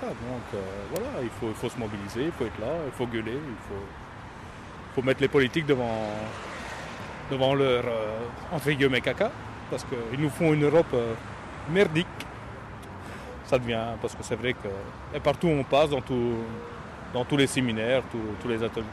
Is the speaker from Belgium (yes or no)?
yes; Charleroi, Wallonia, Belgium; je viens de Belgique, région de Charleroi.